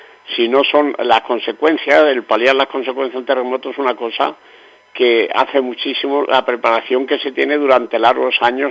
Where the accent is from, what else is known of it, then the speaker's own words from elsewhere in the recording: Almería, Andalusia, Spain; si creo en los milagros es porque soy de Almería